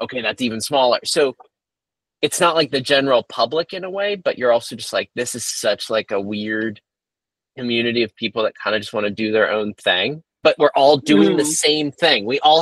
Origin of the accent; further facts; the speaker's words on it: Chesapeake Bay area, United States; And I grew up on the water. I grew up on the Chesapeake Bay.